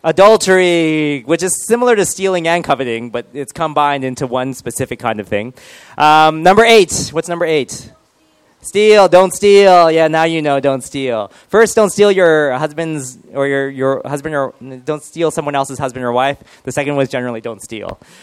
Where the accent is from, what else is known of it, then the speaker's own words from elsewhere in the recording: United Kingdom; accent: British; Isaac is not impressed with my British accent, I can see.